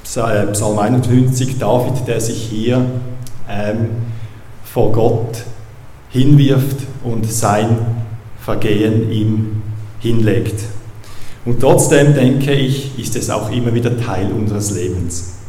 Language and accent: German; Zurich, Switzerland; accent: Zurich German; German is a second language; Ich selber bin kein Berner, bei mir ist es dann Zürichdeutsch.